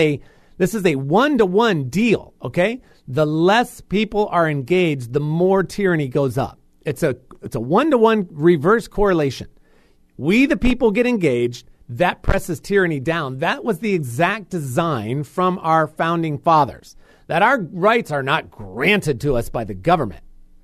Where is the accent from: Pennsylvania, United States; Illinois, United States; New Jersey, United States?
Illinois, United States; Chicago; So that's me being a Chicagoan, voting a couple hundred times every 2 years.